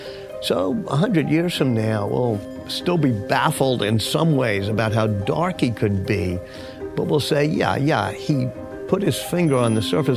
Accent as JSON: {"language": "English", "town": "New Orleans", "region": "Louisiana", "country": "United States", "tie": "born or raised there", "said": "You know, I had a pretty nice childhood. My parents were great. I loved growing up in New Orleans."}